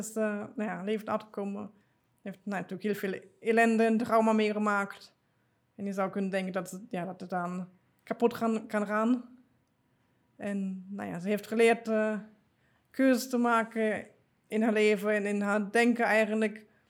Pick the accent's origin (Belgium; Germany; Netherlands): Germany; Rhineland-Palatinate; Dutch is a second language; Ik ben in de buurt van Mainz opgegroeid. Regio Rijnland-Pfalz.